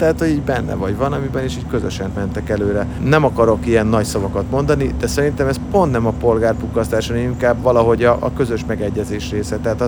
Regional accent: Vojvodina, Serbia; Én vajdasági vagyok, tehát hogy ebből a határon túli per anyaországi dologból azért szerencsére van némi merítésem.

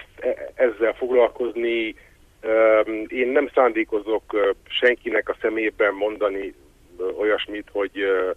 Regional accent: Brașov, Brașov County, Romania; én Brassóban születtem, Brassóban jártam iskolába, ott hívta magamba a buzavirággal és az irodalmi körrel azt a magyar tudatot, ami mai napig is bennem van.

